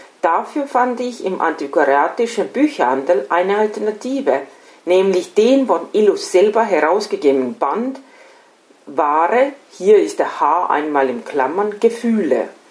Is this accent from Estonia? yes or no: yes; Estonia; now in Austria; Ich bin vor langer Zeit von Estland nach Österreich gekommen